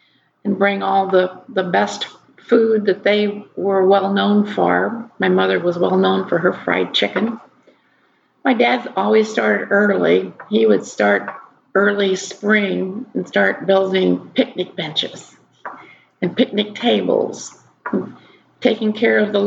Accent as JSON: {"language": "English", "town": "Edwardsville", "region": "Illinois", "country": "United States", "tie": "born or raised there", "said": "I was born and raised in Edwardsville and grew up here, I attended all the Edwardsville schools"}